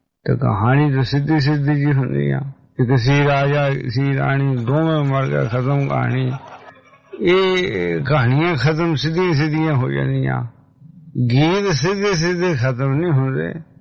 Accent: Tajpura, Punjab, India; north India ਦਾ ਪਹਿਲਾ ਸਾਡਾ ਪਿੰਡ ਤਾਜਪੁਰਾ

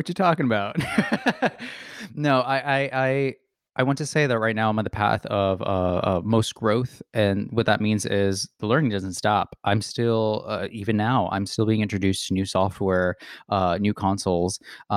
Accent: Jersey City, New Jersey, United States; I was born and raised in Jersey City. I lived in I lived in Union City for a long time. And I was a 15-minute bus ride from New York.

